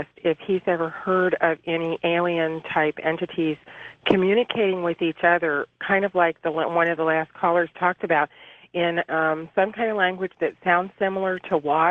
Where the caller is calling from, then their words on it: Indiana, United States; I'm calling from Indiana.